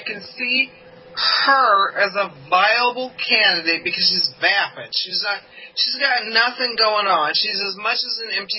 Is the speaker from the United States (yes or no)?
yes; Hollywood, California, United States; I come from Hollywood. I live in California.